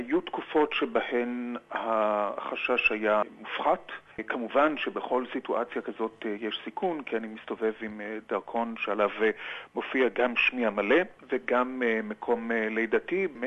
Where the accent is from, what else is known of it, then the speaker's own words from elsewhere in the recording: Haifa, Haifa District, Israel; אני יליד חיפה